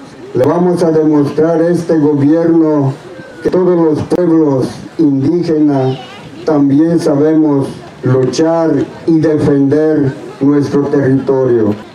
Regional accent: Veracruz, Mexico; Yo vengo del sur de Veracruz para acompañar en este camino de resistencia

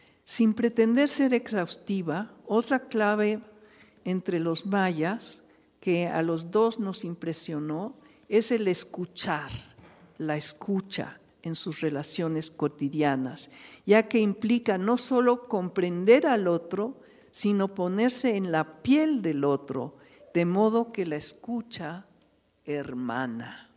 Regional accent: Mexico; origen maya es parte de nuestro propio origen, de nuestra propia historia como mexicanos

